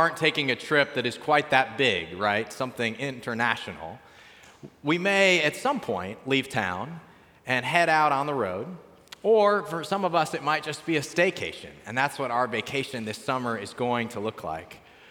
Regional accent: Midwest, United States; Especially like anything I'd had growing up in the Midwest, right?

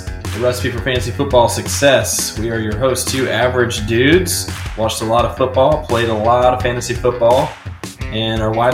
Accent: Midwest, United States; I'm from the Midwest. I don't have that kind of an accent.

